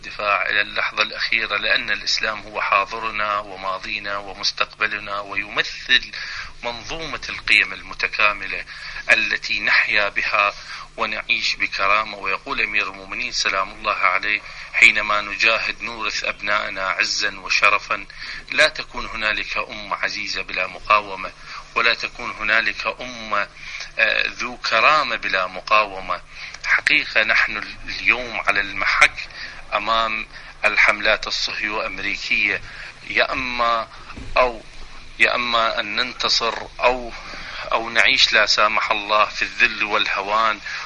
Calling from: Iraq; من العراق، شكرا جزيلا لكم

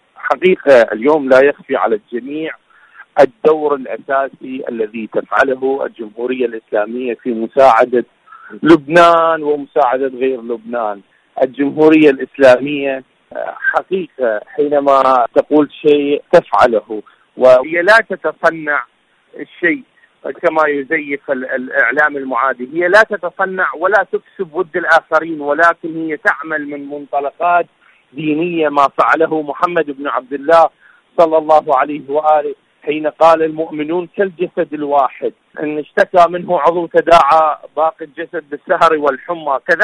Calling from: Iraq; من العراق

